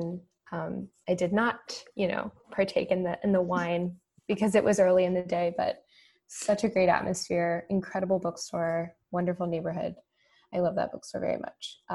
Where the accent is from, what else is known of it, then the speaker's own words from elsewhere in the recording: Georgia, United States; And I'm from Georgia originally, so I have some Atlanta and Atlanta suburb favorites as well